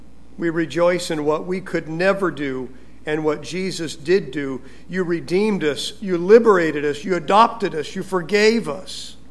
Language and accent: English; Gary, Indiana, United States; born there; I was born a Hoosier. You know what that means? That means I was born in Indiana. Gary, Indiana, to be exact.